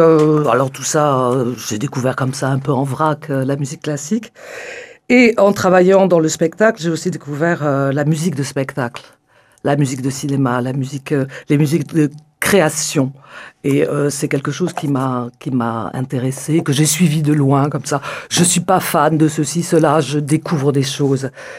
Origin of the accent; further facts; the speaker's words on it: Nouvelle-Aquitaine, France; Et je suis rentrée dans les Landes, puisque je suis originaire des Landes il y a une dizaine d'années.